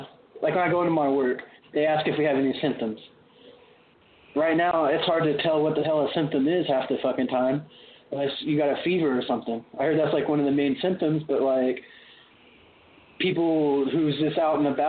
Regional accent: Arizona, United States; originally I'm from Arizona, and out there it's more of like a dry heat and stuff like that.

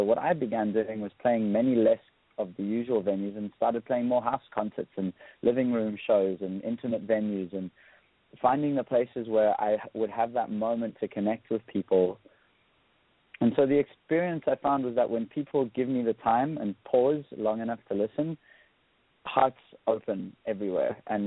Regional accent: South Africa; So I grew up in South Africa listening to …

